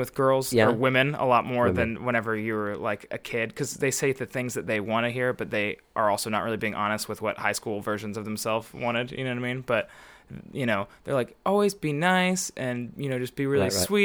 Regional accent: Arlington, Texas, United States; born there; also born or lived in College Station; I was born in Arlington, outside of Dallas.

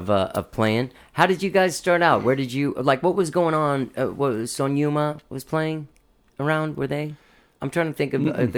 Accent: Cuba; Because I'm Cuban.

